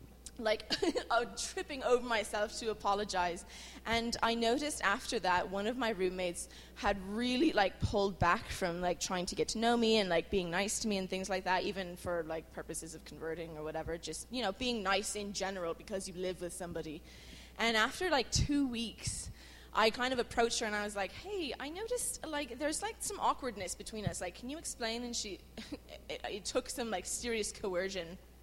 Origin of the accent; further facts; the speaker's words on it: Ireland; Do you think I'm loose because I'm from Ireland?